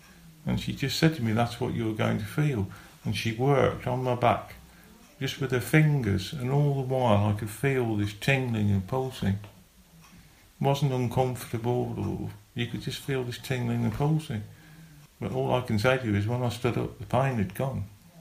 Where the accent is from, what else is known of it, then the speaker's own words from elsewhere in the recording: Scarborough, Yorkshire and the Humber, United Kingdom; I was in agony when we got here because we come from Scarborough.